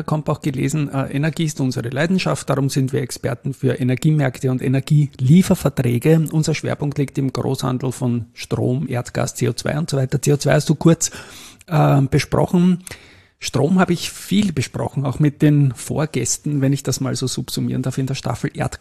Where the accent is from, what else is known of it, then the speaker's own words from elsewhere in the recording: Vorarlberg, Austria; Das Skifahren war so ein kleines Stichwort, auch als Vorarlbergerin natürlich.